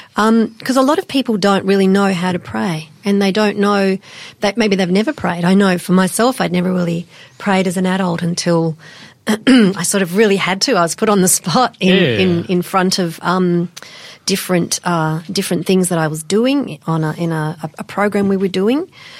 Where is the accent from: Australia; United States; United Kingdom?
Australia; Western Australia; now in Adelaide, Australia; Yeah, I'm from Western Australia, and I used to be an actress and a yoga teacher, but now I'm here in Adelaide